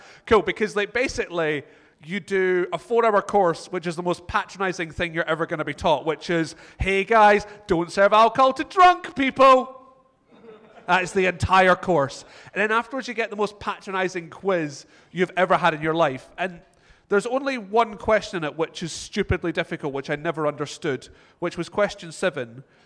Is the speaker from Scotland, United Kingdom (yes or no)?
yes; Scotland, United Kingdom; I'm from Scotland, but I'll be honest, guys, I'm a pretty shit Scotsman.